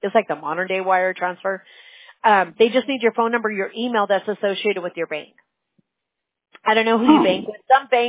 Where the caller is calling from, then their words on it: California, United States; I'm calling from California. We're on the West Coast.